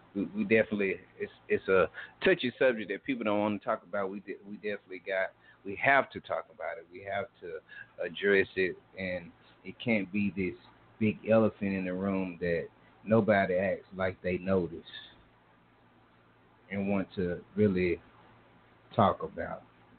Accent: Gadsden, Alabama, United States; say for instance in my hometown, Gadsden, Alabama, was in 95%

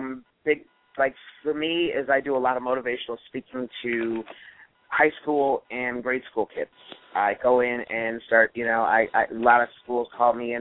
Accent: Schaumburg, Illinois, United States; I'm Schaumburg. I'm born and raised in Schaumburg High School.

